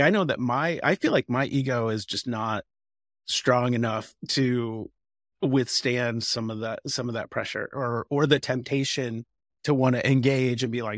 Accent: Indiana, United States; I grew up in Indiana, and, you know, I remember seeing all that.

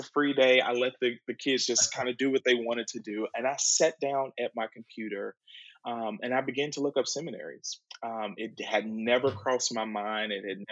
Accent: Winston-Salem, North Carolina, United States; growing up in Winston-Salem, but more specifically growing up in St. Stephen's

